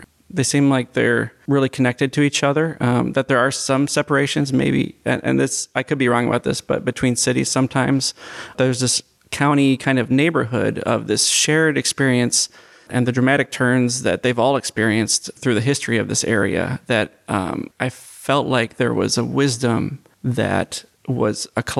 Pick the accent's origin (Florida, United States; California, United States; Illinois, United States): Illinois, United States; I am not. No, I'm from Illinois.